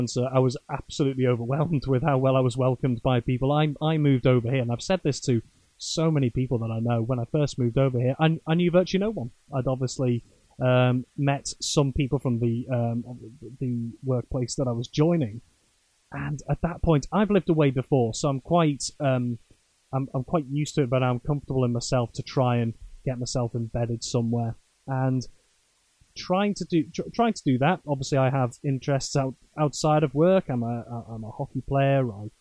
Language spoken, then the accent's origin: English; North West England, United Kingdom; I'm from the Merseyside area originally.